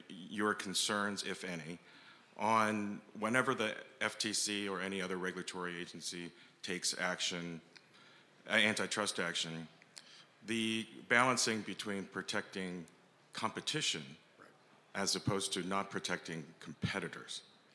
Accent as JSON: {"language": "English", "town": "Newport Beach", "region": "California", "country": "United States", "said": "from Newport Beach, California."}